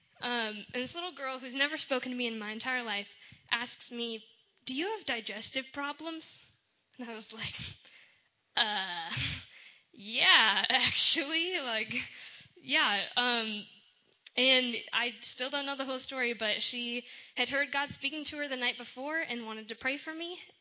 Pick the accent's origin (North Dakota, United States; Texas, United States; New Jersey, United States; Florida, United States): North Dakota, United States; Dickinson; I'm from Dickinson, North Dakota, which is up north where there's snow on the ground right now.